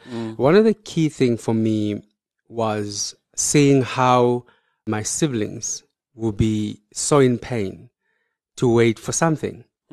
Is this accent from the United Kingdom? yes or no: no; Tembisa, Gauteng, South Africa; So I grew up in Tembisa. I'm from Tembisa. I went to school in Tembisa.